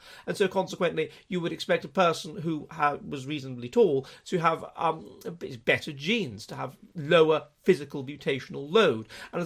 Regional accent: London, United Kingdom; myself as a Londoner, and I'm a Conservative

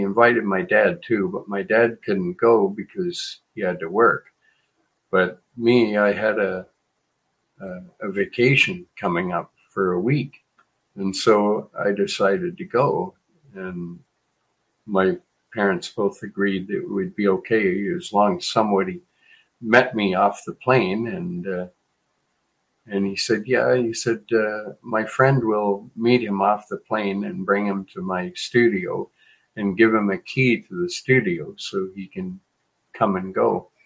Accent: Canada; I thought it was a little unfair because I'm a Canadian

